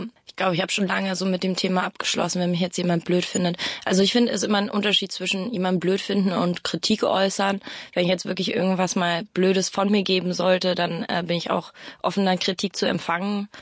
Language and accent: German; Berlin, Germany; Tempelhof.